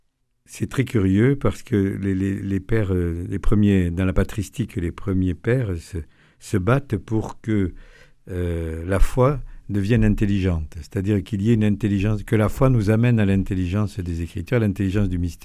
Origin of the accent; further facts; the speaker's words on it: Pyrenees, France; je suis un Pyrénéen d'origine, donc... Pour nous, déjà, le nord de la Garonne, c'est compliqué.